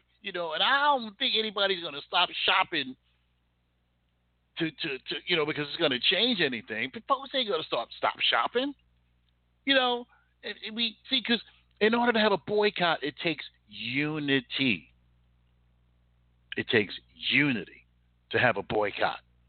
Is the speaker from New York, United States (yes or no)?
no; Jersey City, New Jersey, United States; I grew up in Jersey City, for example.